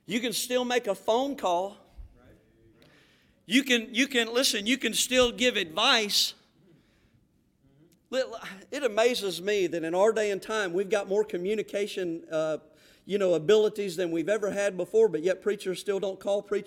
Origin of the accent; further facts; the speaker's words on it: Florida, United States; accent: southern; and I came in with my southern accent from the panhandle of Florida.